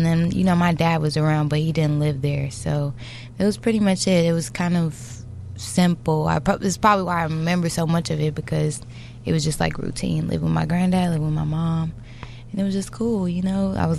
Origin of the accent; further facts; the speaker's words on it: Chicago, Illinois, United States; I grew up North Lawndale, it's the west side of Chicago.